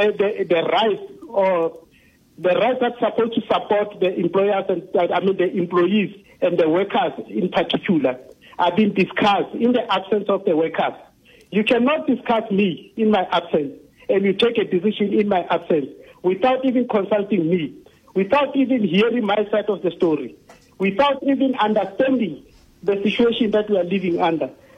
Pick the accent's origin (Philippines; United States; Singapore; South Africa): South Africa; as myself as a South African, I'm receiving.